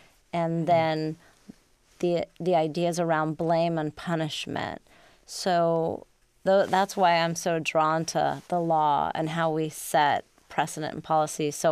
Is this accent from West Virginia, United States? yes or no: no; Texas, United States; I came out here from Texas.